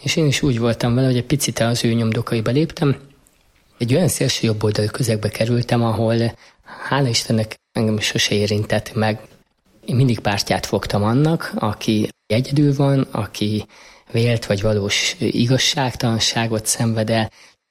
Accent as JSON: {"language": "Hungarian", "town": "Pásztó", "region": "Nógrád", "country": "Hungary", "tie": "born there", "said": "Pásztón születtem. Ez egy palócvidék, szinte mindenki katolikus, és a mi családunk is mind apai, mind anyai ágon római katolikusok."}